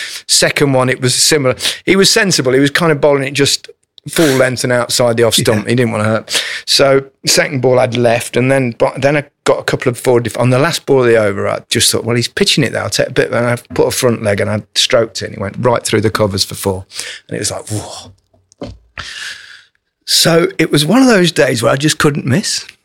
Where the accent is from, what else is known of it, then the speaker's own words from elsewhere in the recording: England, United Kingdom; I'm as English as they come.